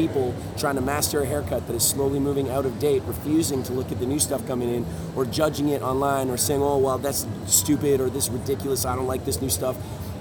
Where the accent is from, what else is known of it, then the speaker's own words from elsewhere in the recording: British Columbia, Canada; I am from Canada. I live in Vancouver. Between Victoria and Vancouver, which are real close together